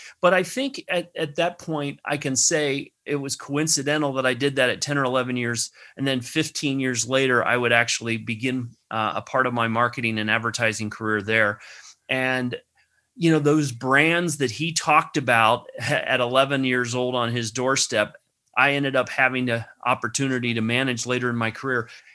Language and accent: English; Cincinnati, Ohio, United States; the fact that I grew up in Cincinnati, Ohio. Cincinnati is the home of Procter & Gamble's world headquarters.